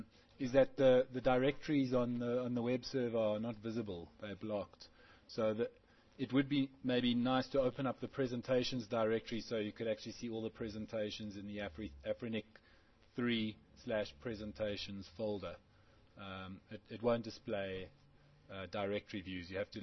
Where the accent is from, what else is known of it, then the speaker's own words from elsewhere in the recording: Cape Town, Western Cape, South Africa; I come from Cape Town, where we're a lot more loose with time than other places.